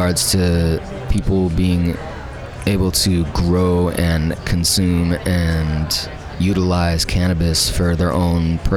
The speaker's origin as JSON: {"language": "English", "region": "California", "country": "United States", "said": "We're from different parts of California, but we all met in Santa Barbara."}